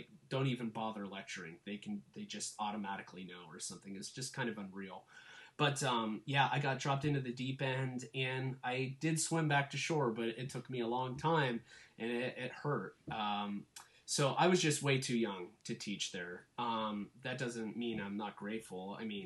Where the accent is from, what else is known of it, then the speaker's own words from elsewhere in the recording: Edinburgh, Scotland, United Kingdom; Well, see, I grew up in the Edinburgh area, so I naturally had a good rapport with the students.